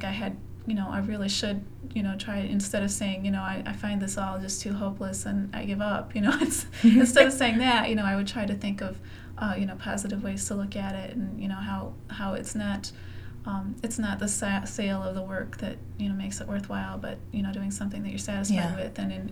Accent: Lansing, Michigan, United States

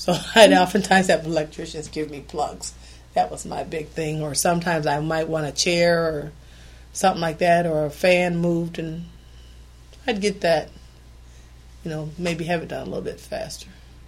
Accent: Lansing, Michigan, United States; like I said, I grew up in Lansing.

